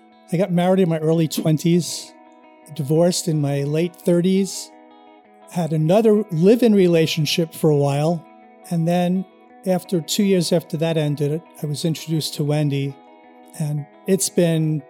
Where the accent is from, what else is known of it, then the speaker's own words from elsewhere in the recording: New York City, New York, United States; now in Los Angeles, United States; My hometown was New York City, but I've lived in LA longer than I lived in New York.